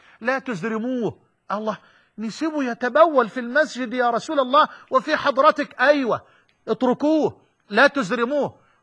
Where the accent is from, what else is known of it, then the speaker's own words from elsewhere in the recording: Egypt; دلو يعني إناء كده بيسموه عندنا في مصر الجردل